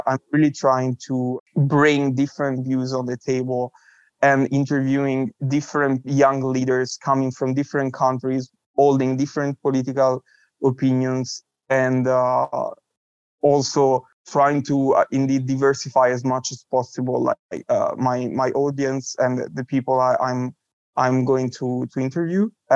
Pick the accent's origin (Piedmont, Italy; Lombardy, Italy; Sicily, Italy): Piedmont, Italy; Alessandria; as Philip said, I am from Italy, from a small city in the northwest of Italy called Alessandria.